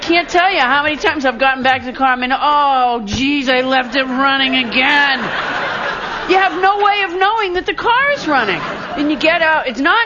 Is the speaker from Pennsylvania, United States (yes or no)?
no; Massachusetts, United States; You know, I'm from Massachusetts